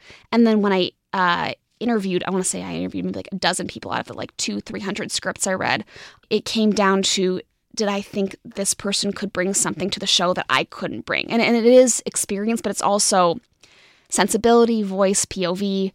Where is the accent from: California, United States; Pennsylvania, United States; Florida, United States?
California, United States; Santa Barbara; My sophomore year of high school, I grew up in Santa Barbara.